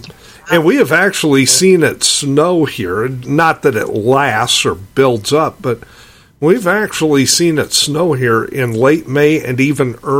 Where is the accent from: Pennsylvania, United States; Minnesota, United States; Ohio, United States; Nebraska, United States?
Nebraska, United States; Lincoln; you know, I grew up in Lincoln, which is a lot further south, further east.